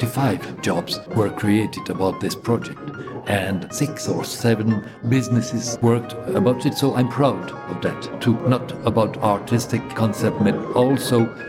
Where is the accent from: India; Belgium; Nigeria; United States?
Belgium; Brussels, Brussels-Capital Region; Yeah, in my hometown, I wanted to make a gift to my city, and I produced two new ones.